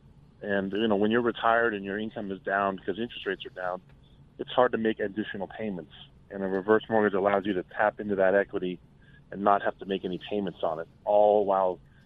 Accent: Massachusetts, United States; I'm from Massachusetts, so I lend there as well.

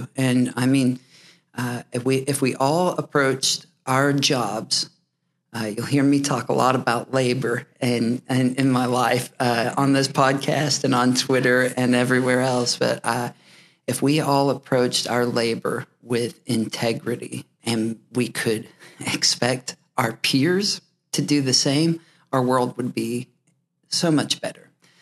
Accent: Oklahoma, United States; I was born and raised in Oklahoma. Oklahoma is my home.

